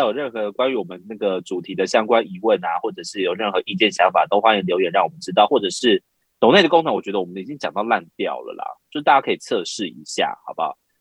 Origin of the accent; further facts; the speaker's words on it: Taiwan; 我们台湾人